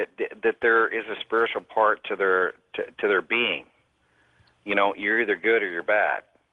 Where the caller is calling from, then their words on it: Euless, Texas, United States; I'm calling from Euless, Texas.